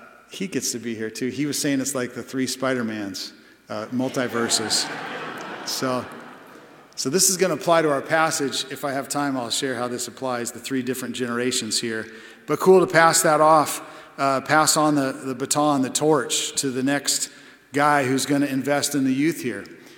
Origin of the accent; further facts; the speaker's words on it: California, United States; because I came from California, I really got my eyes open to the idea of these things called seasons